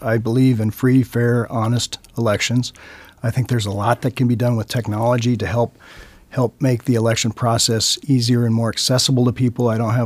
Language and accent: English; East Coast, United States; born there; And that's why, as a Westerner, I'm glad to have it. We didn't, I was born on the East Coast, and while we had referendums, they were usually on, you know, bond issues and things like that.